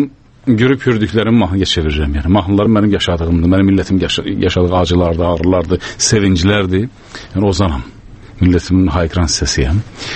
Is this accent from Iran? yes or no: yes; Solduz, West Azerbaijan, Iran; O, Sulduzda doğulmuşam. Sulduz, mənim ana yurdum Sulduz.